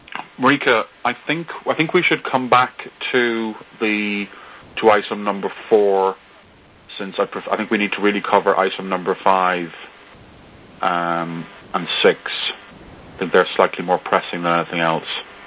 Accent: Ireland; Now, please bear in mind, I am Irish, which means I can talk the hind legs off a donkey

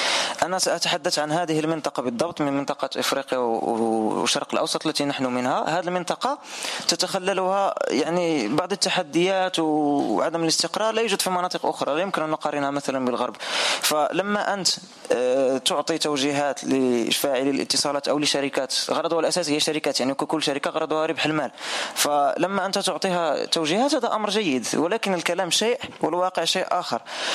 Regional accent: Morocco; وأنا من المغرب.

